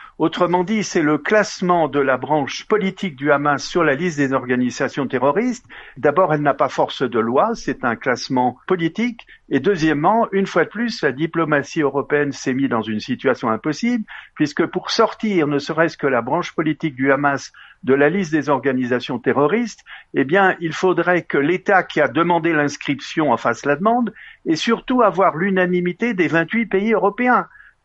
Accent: France; et en tant que Français, je suis particulièrement concerné

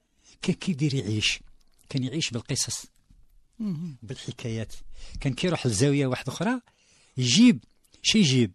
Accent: Algeria; born there; انا من مواليد يعني حليت عينية في الجزائر المستقله، يعني زدت الستينات حليت عينية في الجزائر

